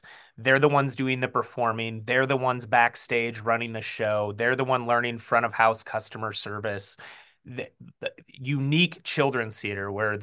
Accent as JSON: {"language": "English", "town": "Davenport", "region": "Iowa", "country": "United States", "tie": "born or raised there", "said": "So I grew up in Davenport. I grew up in the west end of Davenport over by Gunchy's Pizza, went to Hayes Elementary, Smart, and then West High."}